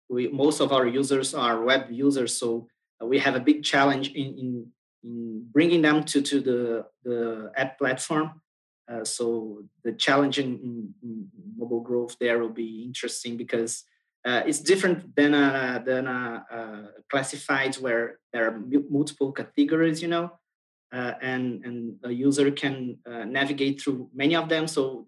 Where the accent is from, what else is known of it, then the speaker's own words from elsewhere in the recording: Brazil; I'm from Brazil.